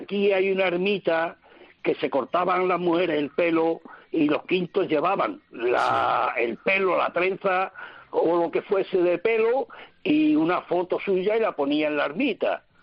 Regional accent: Andalusia, Spain; como soy andaluz, pues de cante flamenco

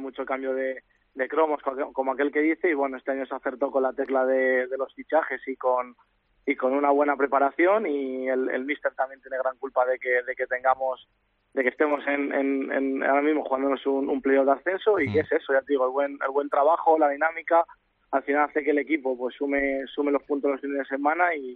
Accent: Salamanca, Castile and León, Spain; a mí Salamanca en general siempre es mi tierra, siempre que tengo tiempo libre suelo ir a ver a todos mis amigos, a toda mi familia.

